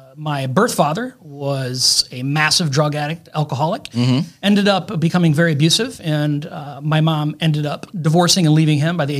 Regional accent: Pontiac, Michigan, United States; born there; And so I was born in Pontiac, Michigan, to be honest with you.

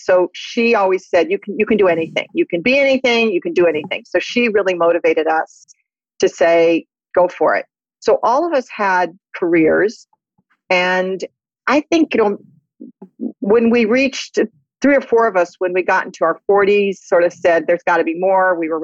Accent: Italy; I was born in Italy. We lived in Italy for a long time. I was born there. We all speak Italian.

